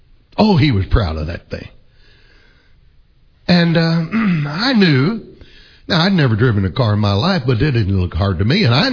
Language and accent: English; Oklahoma City, Oklahoma, United States; See, in my home, growing up in Oklahoma City, we didn't have a den in our house.